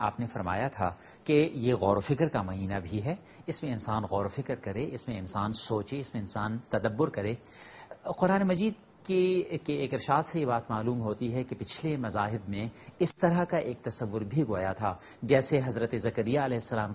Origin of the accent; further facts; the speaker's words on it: Pakistan; میں خود جس معاشرے سے تعلق رکھتا ہوں اس معاشرے کے اندر بھی ظاہر ہے کہ پاکستان کا قانون ہے, لیکن سب سے بڑھ کر جس چیز کا احترام کیا جاتا ہے وہ یہ کہ فلاں معاملے میں میری پشتون ولی کیا کہتی ہے.